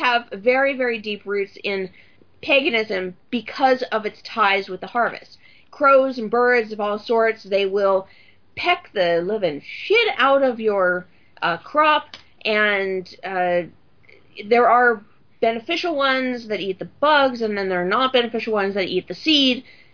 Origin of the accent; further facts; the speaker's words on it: California, United States; Wait, what? I'm from California, dude.